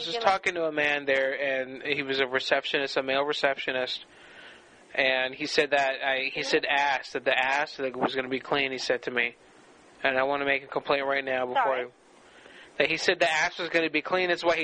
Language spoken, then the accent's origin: English; United States; now in New Zealand; I'm not from here. I'm from the United States.